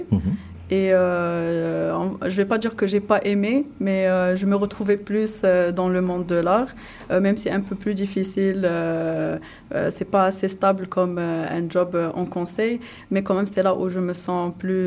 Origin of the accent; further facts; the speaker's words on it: Morocco; moved away; c'est là où j'ai quitté le Maroc et je suis allée à l'étranger.